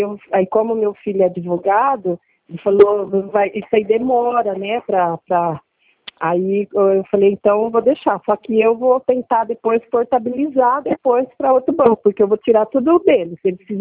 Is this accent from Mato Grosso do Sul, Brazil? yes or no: no; Adamantina, São Paulo, Brazil; eu não sou de Foz, eu sou de Adamantina, estado de São Paulo.